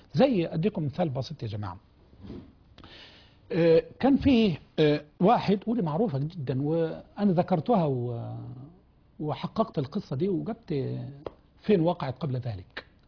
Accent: Egypt; انت عارف احنا مصريين بنحب نتفرج يعني

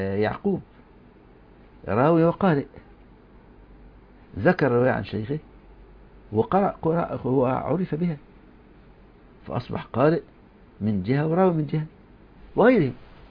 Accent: Egypt; معاهد القراءات عندنا في مصر وفي غيرهم بلدان

